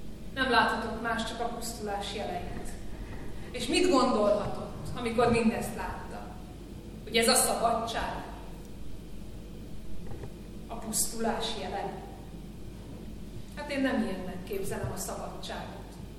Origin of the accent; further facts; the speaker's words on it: Pécs, Baranya, Hungary; De őszintén mondom, hogy én pécsiként, aki soha nem látott igazán folyóvizet gyerekkorában, nekem már ez is nagy dolog.